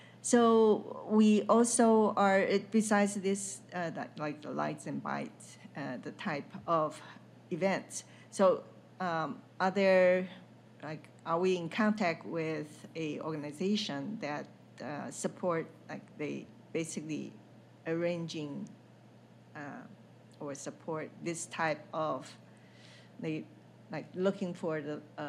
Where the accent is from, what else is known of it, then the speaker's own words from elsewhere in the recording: Taiwan; I grew up in Taiwan, and Taiwan's night market is pretty famous.